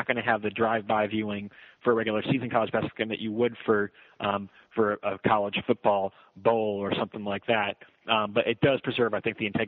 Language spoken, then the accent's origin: English; East Lansing, Michigan, United States; I was a fan. I grew up in East Lansing, Michigan.